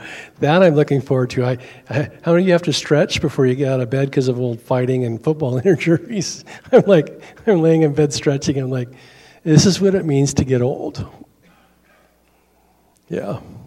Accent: Astoria, United States; When we remember this Baptist church I grew up in Astoria, I don't remember their new name.

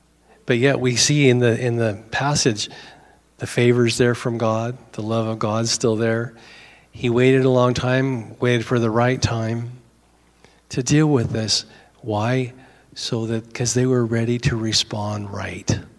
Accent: Oregon, United States; Because I'm a redneck from the Oregon coast.

